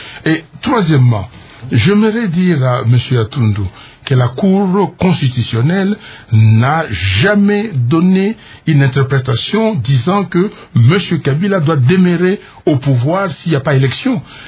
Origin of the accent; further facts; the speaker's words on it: Bandundu, Kwilu, DR Congo; je viens de Bandundu, j'étais à Kananga, j'étais à Goma